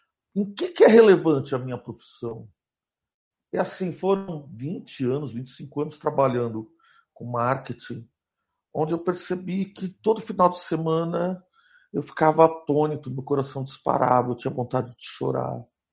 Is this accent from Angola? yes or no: no; Carapicuíba, São Paulo, Brazil; Eu venho de uma família muito humilde. Nós somos de Carapicuíba. E eu morava numa rua que não tinha asfalto, cara. Era um morro